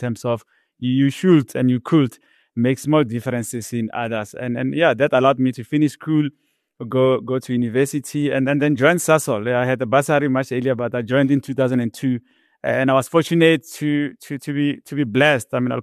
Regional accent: Hammanskraal, Gauteng, South Africa; I grew up in Hammanskraal, north of Pretoria, Sirman, that's what the village is called. So it was a rural village.

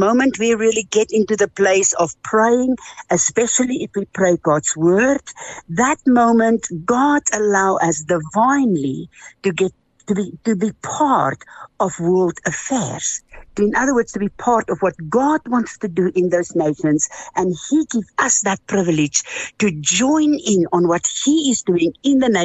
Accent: Free State, South Africa; I was born and bred South African. I grew up in the Free State

